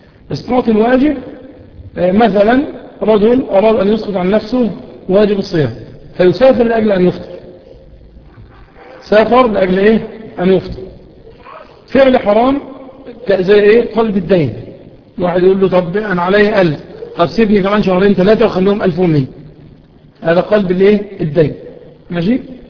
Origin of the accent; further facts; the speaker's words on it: Kafr El Sheikh, Kafr El Sheikh Governorate, Egypt; باللهجة العامية عندنا في كفر الشيخ بنسميه إيه؟ بنسميه في كفر الشيخ إيه؟